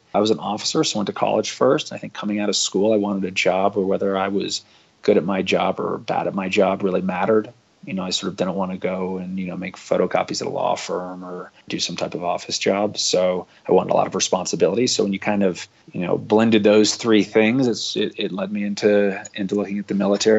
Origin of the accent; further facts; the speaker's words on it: London, United Kingdom; one layer is I grew up abroad in London.